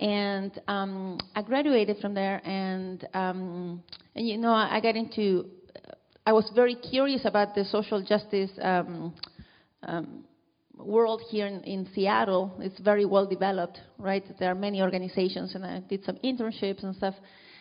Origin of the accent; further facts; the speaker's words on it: Chile; moved away as an adult; So yeah, I came from Chile in 2005 in a very privileged position. I came as a student with a student visa.